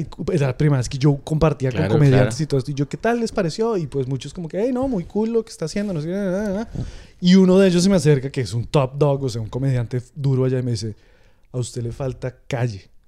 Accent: Colombia; yo me convertí en comediante siendo colombiano, me convertí en comediante fuera de Colombia

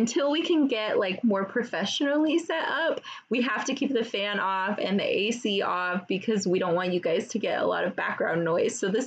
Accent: California, United States; I mean, I'm from California. I should know this street.

